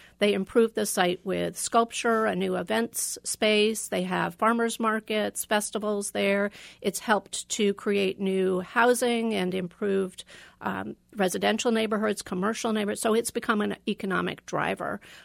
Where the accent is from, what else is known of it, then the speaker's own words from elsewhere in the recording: New York, United States; I'm a New Yorker, so for a quarter of a mile, I know is only five blocks.